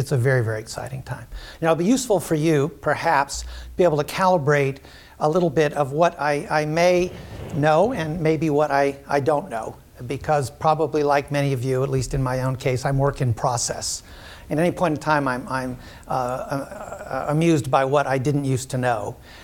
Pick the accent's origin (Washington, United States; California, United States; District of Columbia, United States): California, United States; I'm from California.